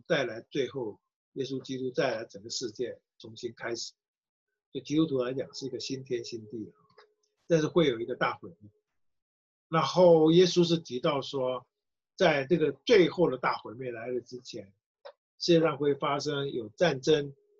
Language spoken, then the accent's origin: Chinese; China; 我们中国人有没有种族歧视？